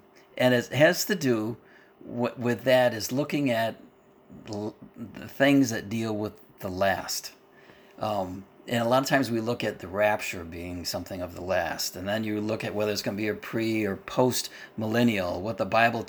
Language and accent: English; New York, United States; also born or lived in Mansfield, Ohio / Michigan / Illinois; I was born in Mansfield, Ohio. We moved to Michigan, and then I was in Illinois, and then I moved to New York in Western New York, and probably when I was around the age of 4 or 5.